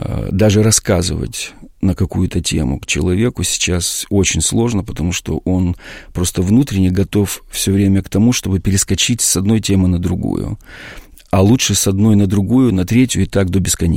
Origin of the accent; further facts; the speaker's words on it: Moldova; Это в Молдавии, да, в моем родном городе.